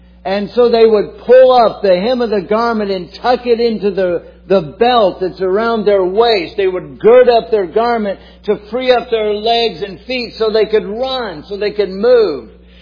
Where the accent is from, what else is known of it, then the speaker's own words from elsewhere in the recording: St. Petersburg, Florida, United States; I grew up in St. Petersburg, Florida